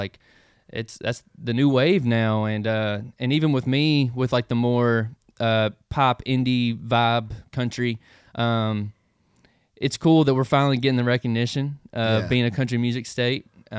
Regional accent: Hopkinsville, Kentucky, United States; so I'm from Hopkinsville, Kentucky.

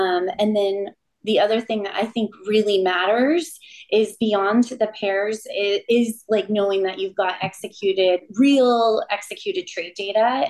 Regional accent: California, United States; I'm from California originally

